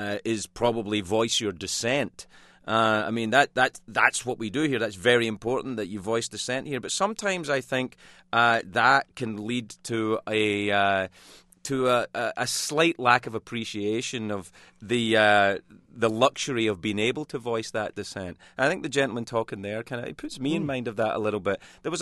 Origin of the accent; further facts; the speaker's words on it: Glasgow, Scotland, United Kingdom; I'm from Glasgow.